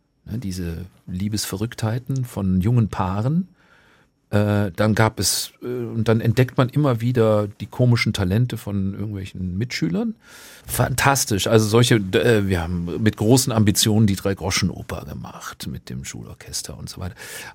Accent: North Rhine-Westphalia, Germany; Manchmal in dem Dialekt aus dem Ort, wo ich herkomme, da also holländische Grenze, ne, so ein Platt halt.

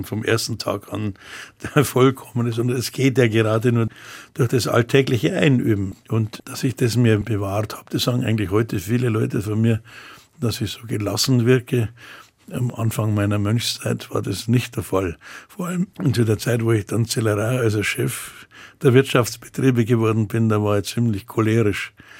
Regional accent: Munich, Bavaria, Germany; accent: Munich Bavarian; So bin ich da in München groß geworden. Man merkt am Münchner natürlich auch am Dialekt. Das ist nicht das reine Bayerisch, sondern es ist etwas verstädtert. Also Hochdeutsch mit bayerischer Einfärbung.

